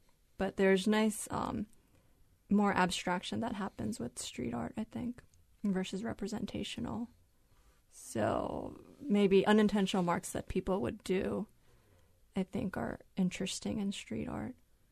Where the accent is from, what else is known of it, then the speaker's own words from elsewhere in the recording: Japan; I grew up in Japan, so I'm used to a lot of visual narratives.